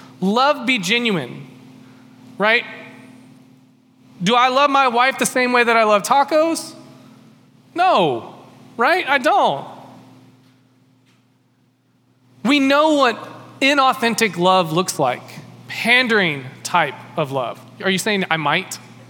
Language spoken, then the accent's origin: English; East Cobb, Georgia, United States; I grew up in East Cobb. I understand that way very well. That's part of the reason why I never moved back there.